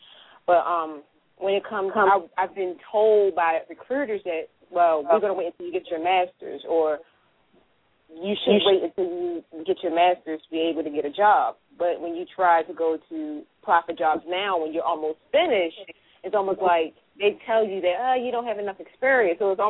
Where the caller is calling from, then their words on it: Baltimore, Maryland, United States; Baltimore, Maryland.